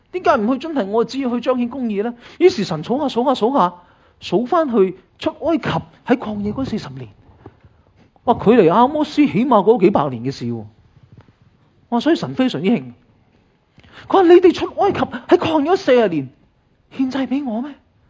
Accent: China; 我哋中国人

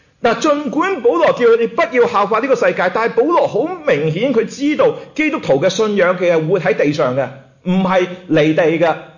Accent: China; 我哋中国人有句说话叫做修身齐家，治国平天下，系嘛？

